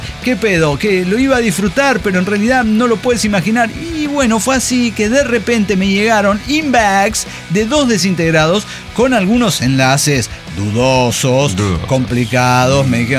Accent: Tampico, Tamaulipas, Mexico; es un bestseller que camina solo por las calles de mi pueblo, Tampico, Tamaulipas.

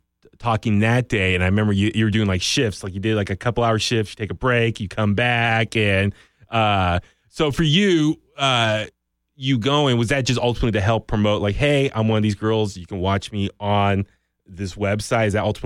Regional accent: California, United States; So we're from the Bay Area, too.

